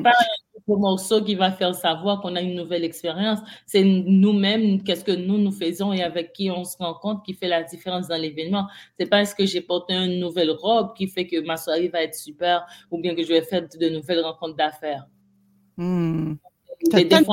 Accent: Haiti; j'ai beaucoup d'amis africaines, mais moi, je suis d'Haïti.

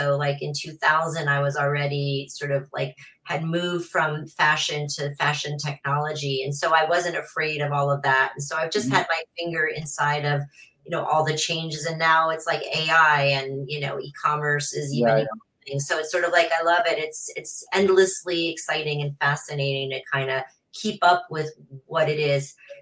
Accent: Paris, Île-de-France, France; I from the age of 7 to 19, I was raised in Paris.

